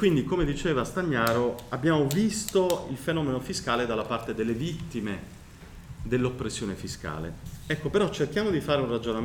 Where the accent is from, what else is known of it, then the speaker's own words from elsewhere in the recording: Southern Italy, Italy; essendo Terrone, essendomi svegliato alle 5 e per di più in trasferta.